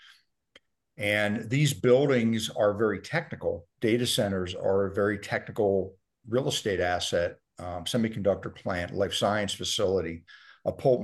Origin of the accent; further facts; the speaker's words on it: New Jersey, United States; I was born and raised in South Jersey